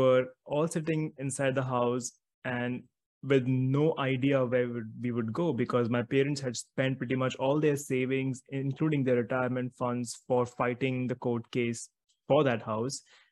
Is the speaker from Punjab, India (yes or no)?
no; Mumbai, Maharashtra, India; born there; So I was born in Mumbai in one of the lowliest places, you could say, in the slums. And being born a Roman Catholic